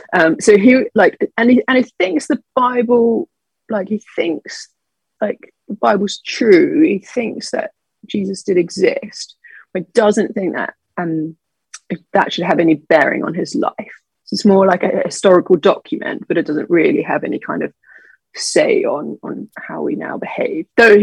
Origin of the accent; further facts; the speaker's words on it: New Zealand; moved away as an adult; now in London, United Kingdom; I live in London, but I'm not from the UK. I was born in New Zealand.